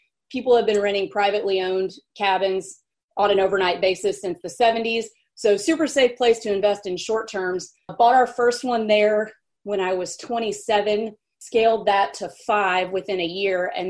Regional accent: Mississippi, United States; So I grew up in Mississippi.

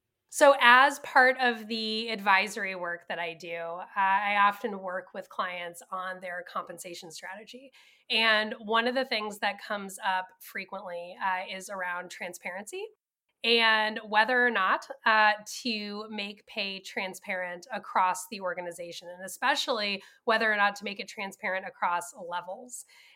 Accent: Mountain View, California, United States; now in Ann Arbor, United States; So I moved from Ann Arbor, Michigan, which is where I'm located now, back home, all the way to Mountain View, California.

